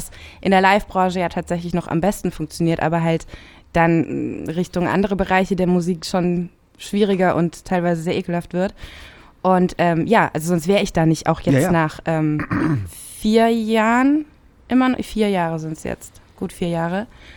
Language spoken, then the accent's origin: German; Rhineland-Palatinate, Germany; Aber ich bin in der Pfalz groß geworden.